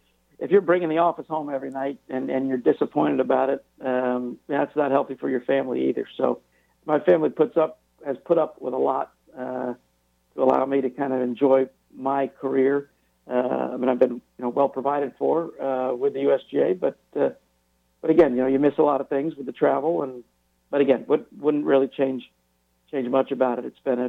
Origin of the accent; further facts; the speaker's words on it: Connecticut, United States; Well, I grew up in Connecticut, Anthony